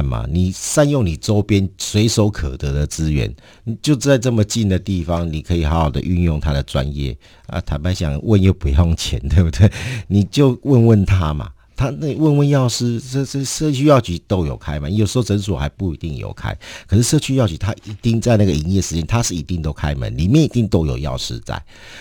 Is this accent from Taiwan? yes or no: yes; Taiwan; 我们生在台湾呢，生在这一个台湾人